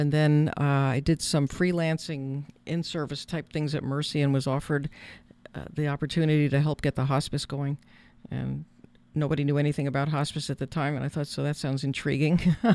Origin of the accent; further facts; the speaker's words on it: Brooklyn, New York, United States; born there; moved away as an adult; also born or lived in Buffalo; But I was born in Brooklyn and went all the way through university in New York, but upstate New York, and Buffalo was where I went to university.